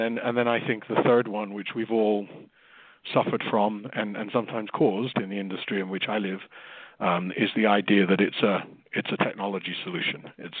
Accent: United Kingdom; now in United States; I am originally British, now living in America.

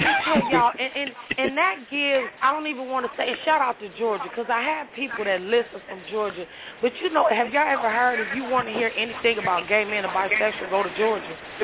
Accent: Vancouver, British Columbia, Canada; I'm from Vancouver.

